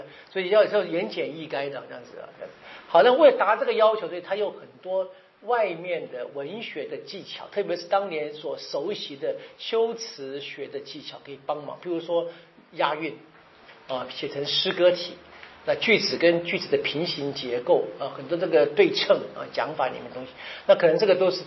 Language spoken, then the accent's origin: Chinese; Taiwan; 比我们台湾人长很多